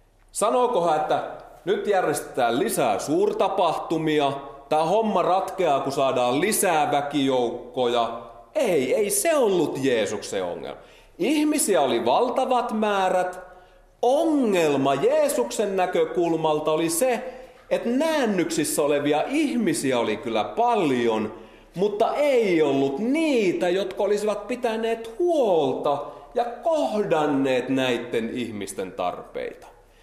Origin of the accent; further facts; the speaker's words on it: Alajärvi, South Ostrobothnia, Finland; Vaikka mä oon Alajärveltä, niin mä en tunne näitä termejä.